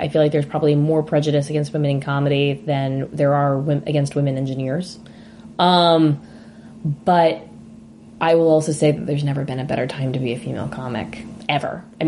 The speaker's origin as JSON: {"language": "English", "region": "the South", "country": "United States", "said": "I'm from the South. Southern girl."}